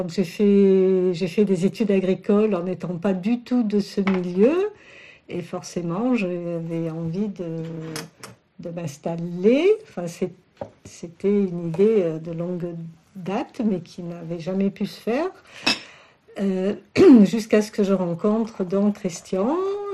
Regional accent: Cannes, Provence-Alpes-Côte d'Azur, France; born there; je suis née à Cannes sur la côte d'Azur, mais je suis bien contente d'être arrivée ici. Donc je suis née en 1965 et je suis arrivée à Réanette en 1998.

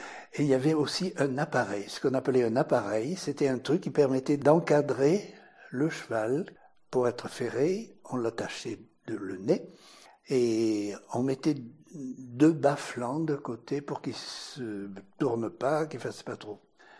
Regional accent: Montbrun-les-Bains, Provence-Alpes-Côte d'Azur, France; born there; also born or lived in Paris, France; je suis né en 1941 à Montbrun. J'habite au Mouret, route d'Olan, maison à laquelle j'ai toujours été très attaché.

